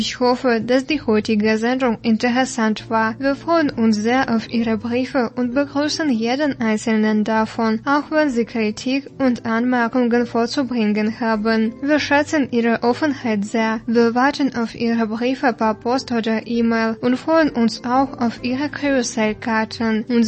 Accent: Gera, Thuringia, Germany; das waren meine persönlichen Gedanken über das Leben in meinem Heimatstadt Gera während der DDR-Zeit und in der darauf folgenden Jahrzehnten in der Bundesrepublik Deutschland.

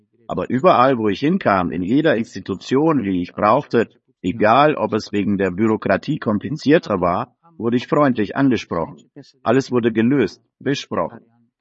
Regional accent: Italy; Ich komme aus Italien, das Unternehmen wird vererbt.

